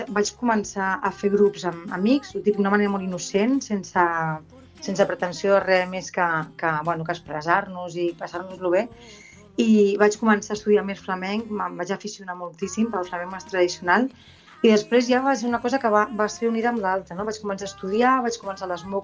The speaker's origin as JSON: {"language": "Catalan", "town": "Barcelona", "region": "Catalonia", "country": "Spain", "tie": "born or raised there", "said": "la vaig fer a Barcelona, jo sóc de Barcelona i tota la meva formació la vaig fer allà."}